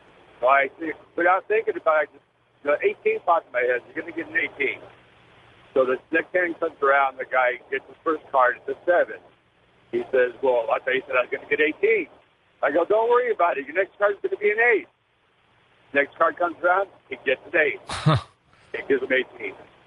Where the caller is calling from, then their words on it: Texas, United States; I'm calling from Texas, getting ready to go into Oklahoma.